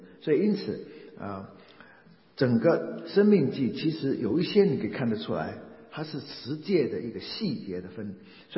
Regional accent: China; 我们中国人的观念就是国家是什么？你记得国下面是个家，没有家是没有国的

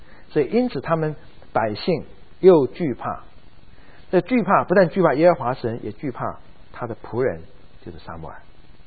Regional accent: China; 我们中国人的雨季什么4月梅雨季

